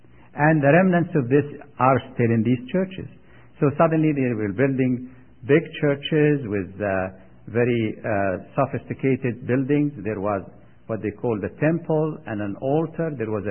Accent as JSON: {"language": "English", "country": "Egypt", "tie": "born or raised there", "said": "You see, I grew up in Egypt. My parents were Orthodox believers, and the Orthodox Church claims that Saint Mark"}